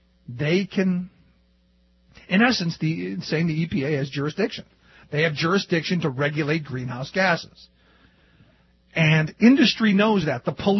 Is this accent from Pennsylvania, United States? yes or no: no; Cleveland, Ohio, United States; Look, I grew up in Cleveland, home of one of the worst environmental disasters with a river that caught on fire